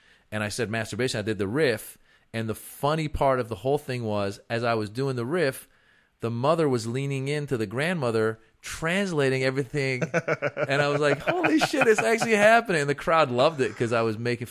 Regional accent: California, United States; now in Los Angeles, United States; I grew up in the Bay Area, so I love going up to the Bay.

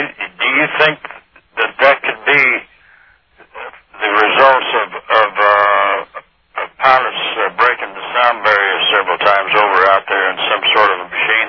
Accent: Bakersfield, California, United States; born there; also born or lived in Las Vegas; I was born in Bakersfield, and I started coming to Vegas as early as about 1953, and worked there and lived there for one year, 61 to 62

